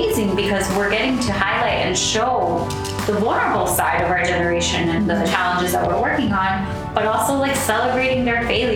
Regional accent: Miami, Florida, United States; now in Los Angeles, United States; I am a Cuban Latina from Miami. Was born there, but was raised in Miami.

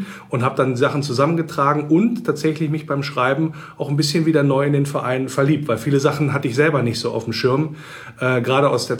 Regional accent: Wolfsburg, Lower Saxony, Germany; born there; Jetzt ist es so, dass ich gebürtiger Wolfsburger bin. Da ist man natürlich ein bisschen genetisch vorbelastet. Ich bin aber in einer Zeit geboren, Jahrgang 1975.

